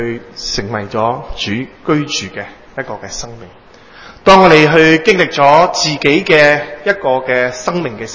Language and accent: Cantonese; Hong Kong; accent: Cantonese; 香港人讲普通话。当然啦，佢以前讲过广东人讲普通话嘅，因为咧我啲广东腔嘅普通话咧真系非常之普通